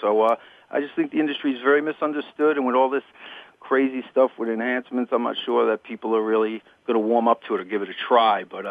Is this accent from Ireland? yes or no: yes; Ireland; I go every year because being an Irishman, I'm not particularly material.